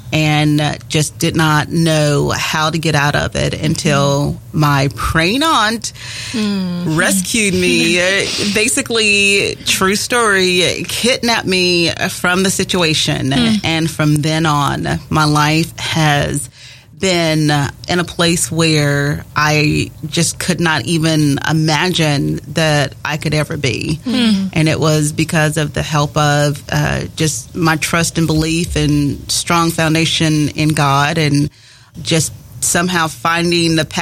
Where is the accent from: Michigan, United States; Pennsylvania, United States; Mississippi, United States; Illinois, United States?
Mississippi, United States; Jackson; I am from Jackson, Mississippi, and I grew up in a Christian home